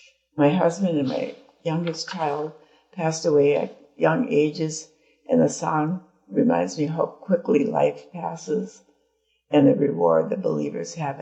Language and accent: English; Michigan, United States; moved away as an adult; now in Monticello, United States; I currently live in Monticello, Minnesota, and am a member of the Monticello congregation. I was born and raised in Michigan's Upper Peninsula, and I moved to Minnesota after graduation.